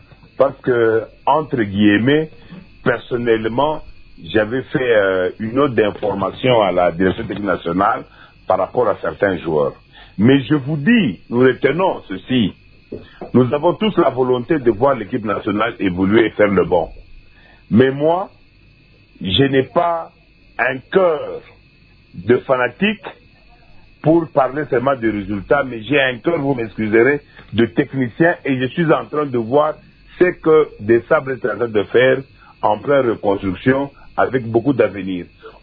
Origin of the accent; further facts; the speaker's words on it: DR Congo; Il est vrai qu'on est Congolais